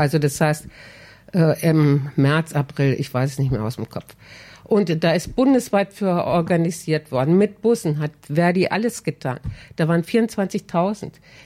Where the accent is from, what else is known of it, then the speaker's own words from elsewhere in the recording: Hesse, Germany; Also ich kenne das schon, ich komme aus dem Rhein-Main-Gebiet, habe da viel auch gearbeitet